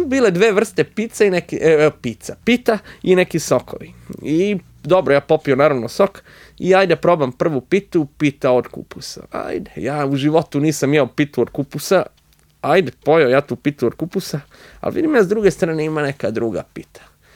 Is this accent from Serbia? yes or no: yes; Niš, Southern and Eastern Serbia, Serbia; ja sam inače iz Niša, što se možda da čuti, jel?